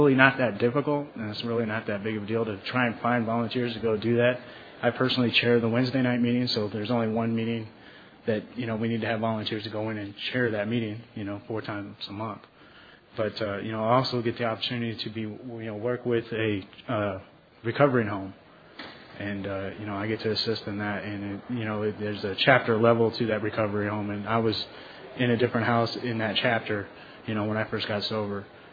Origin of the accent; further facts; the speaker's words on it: Decatur, Illinois, United States; I'm from Decatur, Illinois, and my home group is the Monday Night Mustard Seed in Decatur, Illinois.